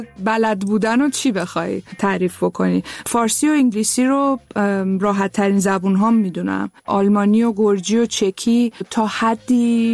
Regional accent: Tehran, Tehran Province, Iran; born there; من تهران به دنیا آمدم. پدر مادرم هم تهران به دنیا آمدن، ولی بخش بزرگی از خانواده 75 درصدش آذری هستن.

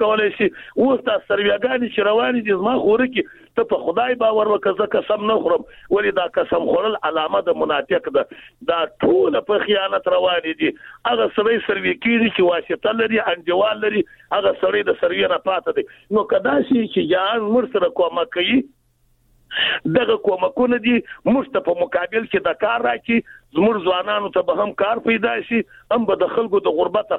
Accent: Jowzjan, Afghanistan; زه د بغلان نه یم، جوزجان یم.

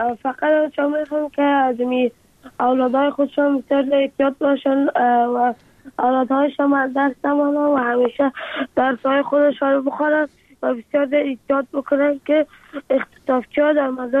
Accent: Afghanistan; افغانستان و وطن خودم را بسازم.

